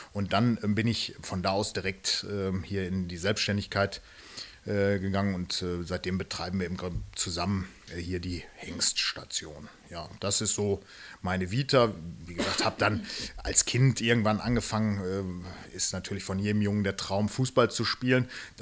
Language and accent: German; Menden, North Rhine-Westphalia, Germany; ich bin geboren in Menden im Sauerland, bin da auch aufgewachsen.